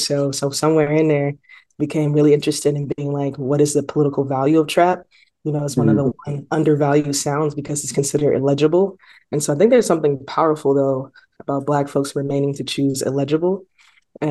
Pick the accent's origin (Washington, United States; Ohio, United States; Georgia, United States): Georgia, United States; Lithonia; I grew up in Lithonia, Georgia. My parents are medical physicians and my dad's also a pastor. So I grew up in Georgia.